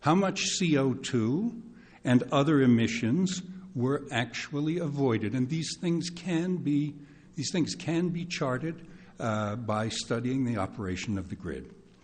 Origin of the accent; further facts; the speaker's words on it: Phillips, Maine, United States; I'm from Phillips, and I'm here to urge you to turn down this application for the Sisk wind project